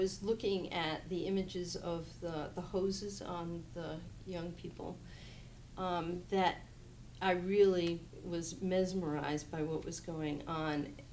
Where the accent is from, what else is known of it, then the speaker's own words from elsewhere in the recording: Westerly, Rhode Island, United States; I was born in Westerly, Rhode Island, which is right on the ocean, right on the coastline, right on the where Connecticut and Rhode Island meet, in the ocean, all meet. So that's where I was born and raised.